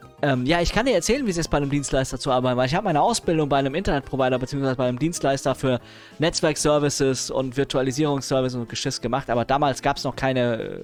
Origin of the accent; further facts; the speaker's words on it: Offenbach, Hesse, Germany; born there; now in Hanau, Germany; Also ich bin geboren in Offenbach, ich wohne in Hanau und ich arbeite in Frankfurt. Das ist alles die gleiche Ecke.